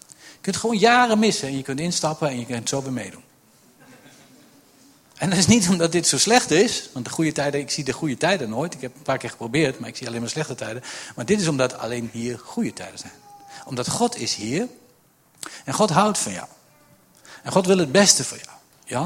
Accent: Netherlands; Dat vinden wij vaak lastig als Nederlanders.

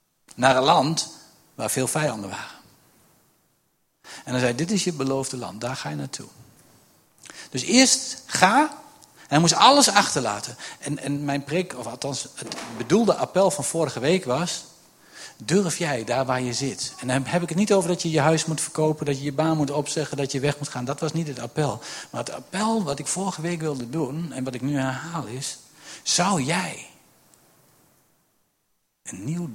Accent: Netherlands; Dat vinden wij vaak lastig als Nederlanders.

